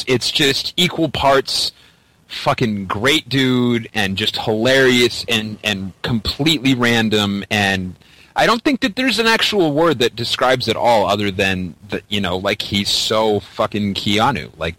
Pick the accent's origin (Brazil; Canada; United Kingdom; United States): Canada; Mississauga, Ontario; I hear you're a fellow Canuck, and he's like, yeah, and I say, cool, me too, man. I'm from Mississauga